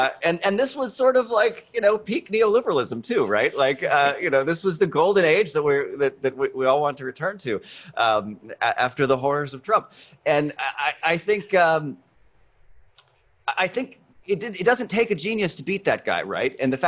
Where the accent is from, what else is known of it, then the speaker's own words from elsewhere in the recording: Virginia, United States; I mean, I grew up in Virginia, so I'm very familiar with the politics there, living there right now.